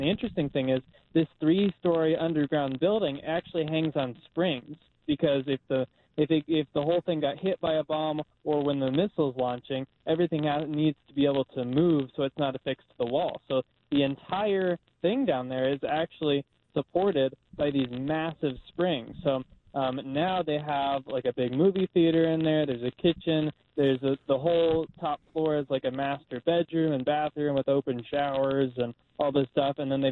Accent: Wichita, Kansas, United States; some around my hometown of Wichita, Kansas.

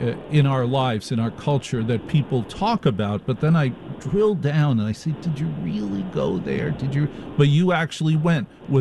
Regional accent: New Jersey, United States; Nobody says, I grew up in Jersey. That's where I'm from.

